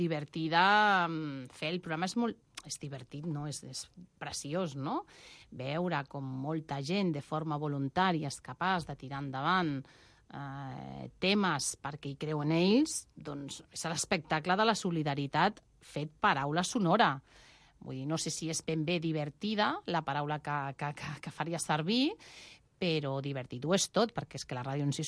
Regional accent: Cartagena, Region of Murcia, Spain; born there; Catalan is a second language; moved away as an adult; now in Catalonia, Spain; He nascut a Cartagena, no parlava català. Amb 18 anys, any 88, vaig venir aquí, a Catalunya, que és el meu país, vaig aprendre català i he fet tota la carrera en català

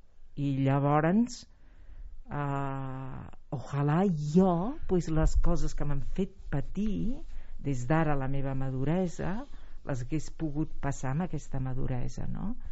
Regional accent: Sant Celoni, Catalonia, Spain; now in Granollers, Spain; El meu poble.

